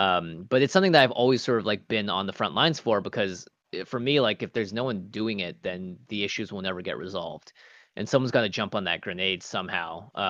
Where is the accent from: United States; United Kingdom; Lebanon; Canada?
United States; For me particularly, right, I'm an American and I can best speak to things in America.